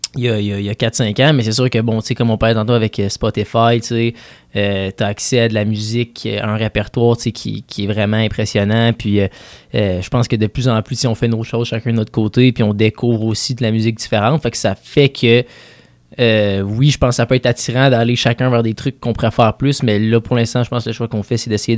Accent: Cap-Rouge, Quebec, Canada; nous, on vient de Cap-Rouge, en banlieue de Québec

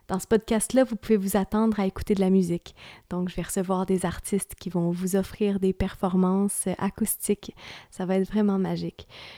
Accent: Lacolle, Quebec, Canada; j'ai grandi à La Colle, dans un petit village à la frontière américaine, donc environ 1 heure au sud de Montréal.

